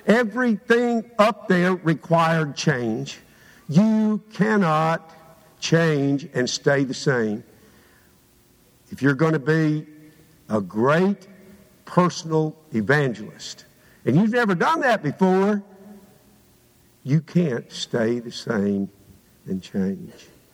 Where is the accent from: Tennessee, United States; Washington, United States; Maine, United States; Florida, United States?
Tennessee, United States; I'm from Perry County. When a group of us from Perry County get together, we would talk in such strange ways and have such dumb stories